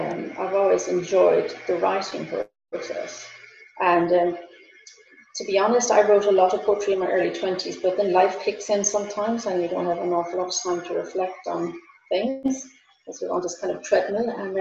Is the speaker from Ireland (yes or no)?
yes; Connacht, Ireland; I'm from West Galway, so the Gaeltacht area in Galway, an Irish-speaking area about 30 to 35 kilometres west of Galway City